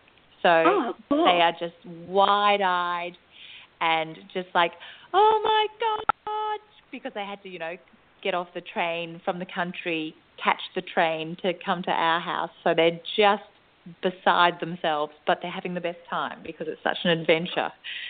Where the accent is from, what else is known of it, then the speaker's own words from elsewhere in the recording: Australia; We're from Australia, you know.